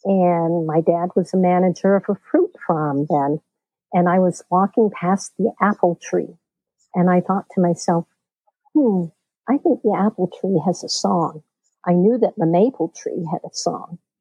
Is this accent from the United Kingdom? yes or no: yes; Scotland, United Kingdom; And I said, "Yeah, I do. I'm Scottish."